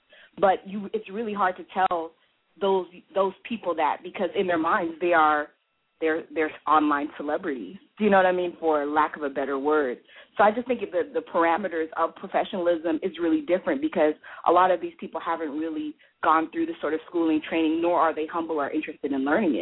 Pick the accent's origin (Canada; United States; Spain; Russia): Canada; I grew up in Canada. I grew up in Canada